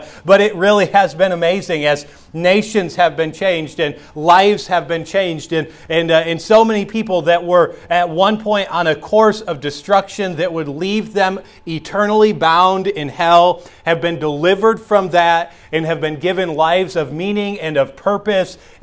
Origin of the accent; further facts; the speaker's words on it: the North, United States; now in Southern US; And I know I'm from the North and I'm in the South